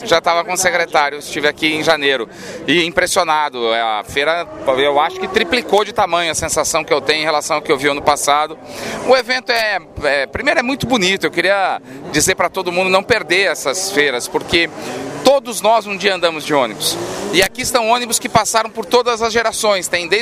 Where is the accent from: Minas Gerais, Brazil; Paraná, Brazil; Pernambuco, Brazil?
Paraná, Brazil; Curitiba; quando era criança, eu morava em Curitiba, eu ia para a escola de ônibus com o ônibus da escola.